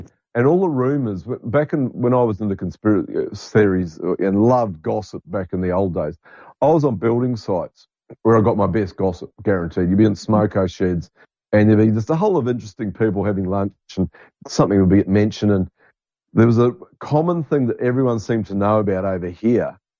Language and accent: English; New Zealand; And even where I grew up in New Zealand, if you were the locals called you a tourist, and it was not a compliment.